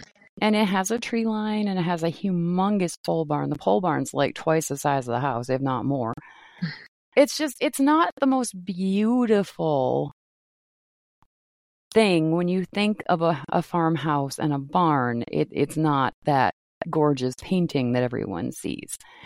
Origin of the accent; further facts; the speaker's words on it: Maine, United States; When I grew up in Maine, and the town, like four towns over from my little small town that I grew up in, is called Westbrook